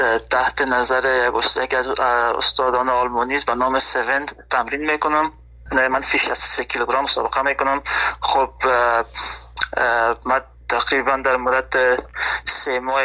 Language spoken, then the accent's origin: Persian; Afghanistan; now in Germany; هدف خود از افغانستان آلمان آمدم،